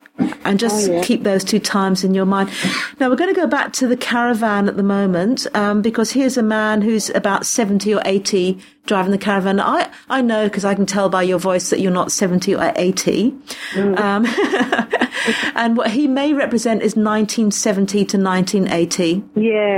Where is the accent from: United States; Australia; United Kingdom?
Australia; I'm Australian